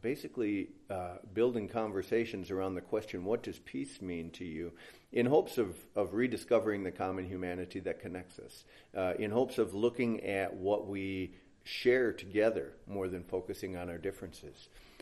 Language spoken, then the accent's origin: English; Minneapolis, Minnesota, United States; I come from Minneapolis, Minnesota, and this is my fourth time at Holden Village.